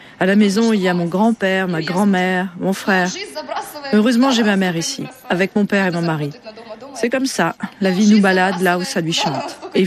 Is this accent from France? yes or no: no; Luhansk Oblast, Ukraine; French is a second language; now in Barentsburg, Norway; je viens d'Ukraine, de la région de Lugansk, la petite ville de Krasnovouch.